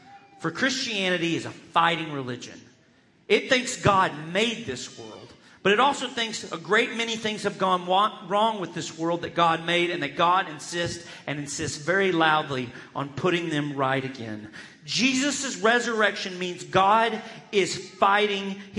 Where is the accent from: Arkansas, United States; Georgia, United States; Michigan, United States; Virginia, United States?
Arkansas, United States; So when I grew up in Central Arkansas, and when I was growing up, we had all over Central Arkansas these shoe stores called Just for Feet.